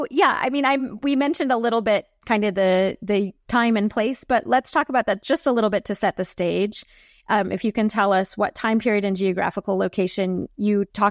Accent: England, United Kingdom; now in Edinburgh, United Kingdom; I'm originally from England, but I'm based in Scotland in the University of Edinburgh.

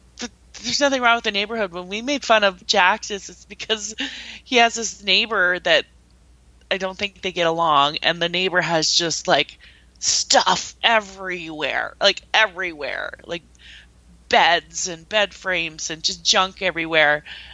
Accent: Minnesota, United States; accent: Minnesota; So I get it. Like, I can make my Minnesota accent because I don't mean ill will with it.

